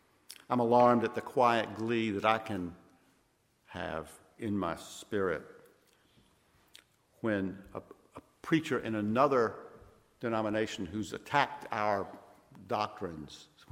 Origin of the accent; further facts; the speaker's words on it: Columbia, Mississippi, United States; also born or lived in Kosciusko; I was born in Kosciuszko, Mississippi, raised in Columbia here.